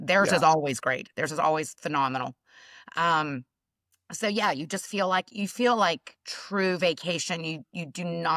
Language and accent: English; Tennessee, United States; also born or lived in Atlanta; now in Hilton Head, United States; I'm originally from Tennessee. I lived in Atlanta for almost 30 years and moved to Hilton Head almost 7 years ago.